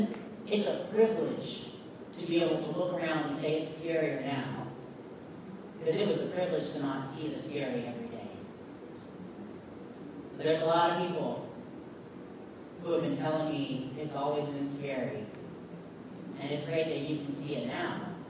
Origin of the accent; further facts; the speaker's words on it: the South, United States; let me tell you, I am born and raised in the South, and my family is Southern, I'm a descendant of Confederate soldiers on both sides of my family.